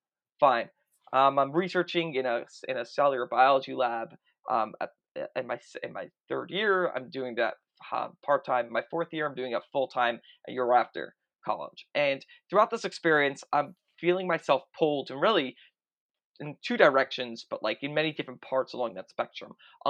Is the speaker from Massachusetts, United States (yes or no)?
no; Brooklyn, New York, United States; I grew up in Brooklyn in mm-hmm. a really religious community.